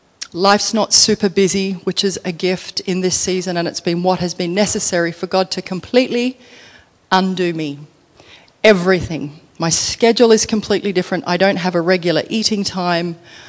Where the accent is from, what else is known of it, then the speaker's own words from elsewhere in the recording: Western Australia, Australia; now in overseas; So I'm West Australian, I guess, and spent a lot of time here, but in the last 5 years I've been based overseas